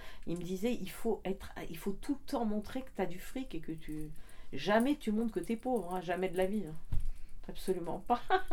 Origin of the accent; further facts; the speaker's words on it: Paris, Île-de-France, France; now in Audierne, France; Je suis née à Paris, je suis vraiment une fille de Paris, mais mes parents étaient orientaux. Ma mère était gréco-égyptienne, ma grand-mère était grecque. Et mes deux parents sont nés au Caire.